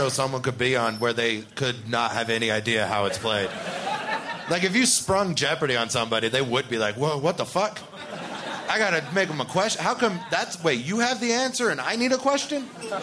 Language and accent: English; Cincinnati, Ohio, United States; I'm from Cincinnati. We still just call it weed.